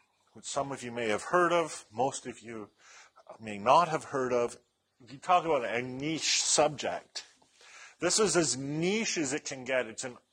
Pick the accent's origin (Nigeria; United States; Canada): Canada; because I'm from Canada and we have these